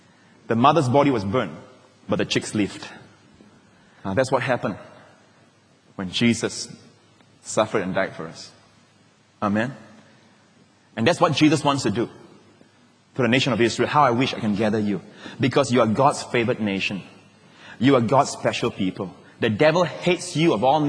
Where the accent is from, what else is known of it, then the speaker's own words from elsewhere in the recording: Malaysia; also born or lived in Singapore; Although I was born in Singapore, my father worked 8 years in Malaysia, and we stayed in a place that is almost akin like a village, a kampong.